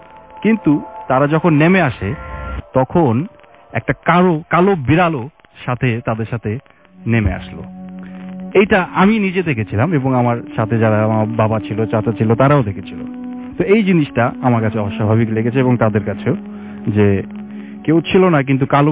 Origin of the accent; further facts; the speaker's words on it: Mirpur, Dhaka Division, Bangladesh; আমি মিরপুর ডিএচএস থেকে এসেছি।